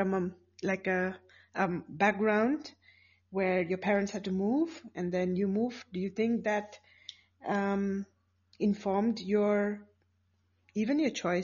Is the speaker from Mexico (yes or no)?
no; United States; also born or lived in Switzerland; And I'm a rebel in that I look Indian, but I'm not Indian. No, I'm not. So I have like parts of me that's very American, And parts of me that is very, very Swiss too.